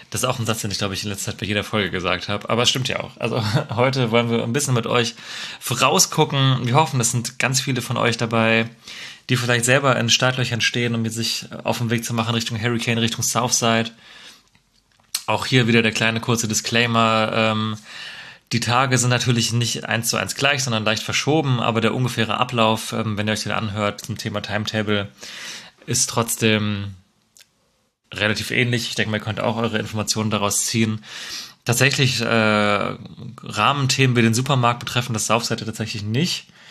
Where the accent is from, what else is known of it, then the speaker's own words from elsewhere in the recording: Marburg, Hesse, Germany; Deswegen beginnt unsere Reise tatsächlich, weil wir auch noch in meine Heimat Marburg vorher fahren, morgen schon.